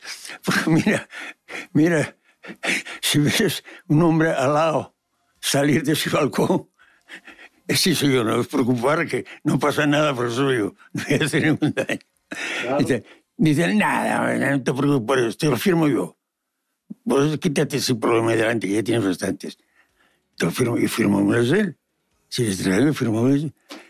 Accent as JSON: {"language": "Spanish", "town": "La Felguera", "region": "Asturias", "country": "Spain", "said": "porque yo vengo de La Felguera"}